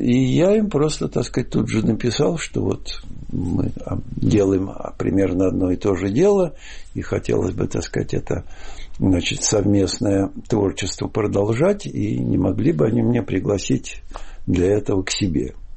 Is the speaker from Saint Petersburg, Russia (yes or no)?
yes; Saint Petersburg, Russia; я работал тогда там, и аптекарь узнал, что я из Ленинграда